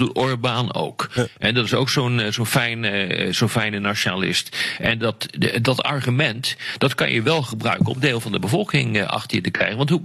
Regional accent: Netherlands; Ik bedoel, als Nederlander zou ik dat gewoon niet willen.

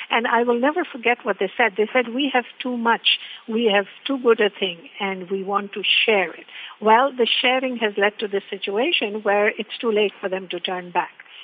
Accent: Pakistan; And I am a Pakistani Muslim

